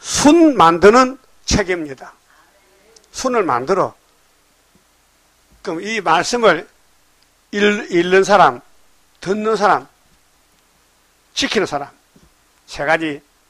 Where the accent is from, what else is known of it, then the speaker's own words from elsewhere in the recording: Dain, North Gyeongsang, South Korea; 내 고향이 경상북도 의성군 다인인데